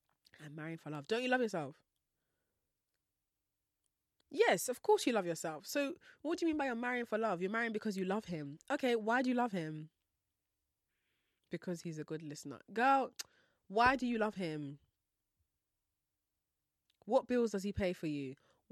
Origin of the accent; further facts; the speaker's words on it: Nigeria; I'm Nigerian. I don't mind Jamaican because Jamaican people are beautiful and also they're African by origin. So it's not a wild guess. I am Nigerian.